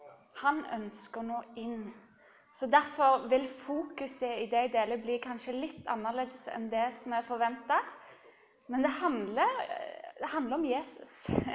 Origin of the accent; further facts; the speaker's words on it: Ålgård, Rogaland, Norway; now in Bergen, Norway; Jeg er blitt bergenser i hjertet. Bodd her ganske lenge nå. Så 14 år. Men jeg er opprinnelig fra Ålgård.